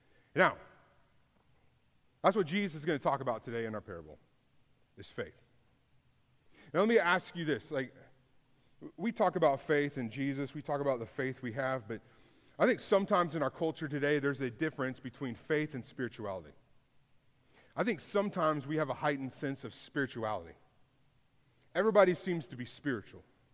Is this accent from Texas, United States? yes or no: yes; Houston, Texas, United States; I was working at my home church I grew up in North Houston.